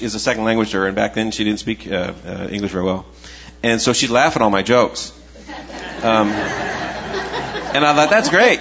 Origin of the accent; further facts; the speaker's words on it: California, United States; I grew up in Southern California, and I desperately wanted to be a trumpet player.